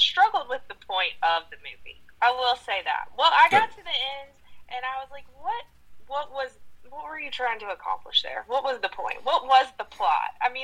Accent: the South, United States; Well, you know, I'm from the South, and we do have some dialects like that.

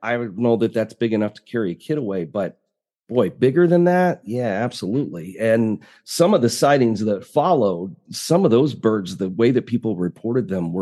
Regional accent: Decatur, Illinois, United States; Just 2 weeks ago in my hometown in Decatur, Illinois, somebody snagged a 15-foot alligator.

